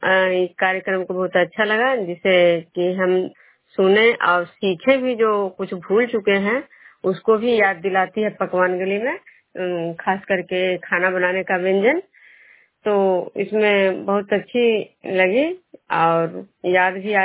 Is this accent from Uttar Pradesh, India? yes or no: no; Vishnupur, Bihar, India; मैं विष्णुपुर ग्राम खुजरा पंचायत नालंदा जिला नवनसा प्रखंड के निवासी हूँ।